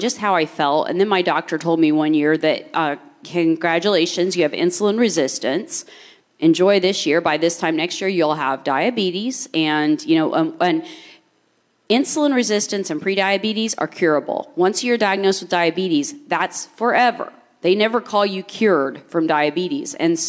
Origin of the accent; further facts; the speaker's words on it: Richmond, Indiana, United States; Well, I was born in Richmond, Indiana, and pretty much grew up there.